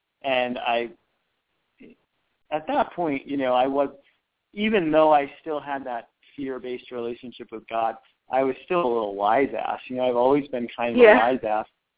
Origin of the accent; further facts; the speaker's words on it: Connecticut, United States; my experience growing up in Connecticut was different because I just went along with it all. I just went to church and wound up going to Catholic high school too